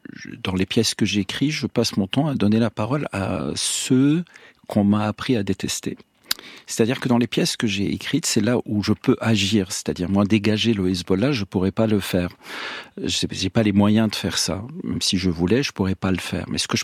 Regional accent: Lebanon; moved away; Voilà, moi je suis Libanais, mais je suis pas le même Libanais que celui qui n'a jamais quitté le Liban.

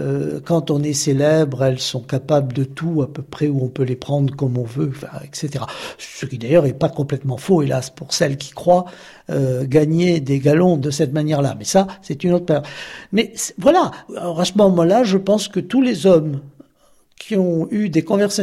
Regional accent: Algeria; born there; Je suis né en Algérie. Je suis ce qu'on appelle un pied noir. J'ai 74 ans

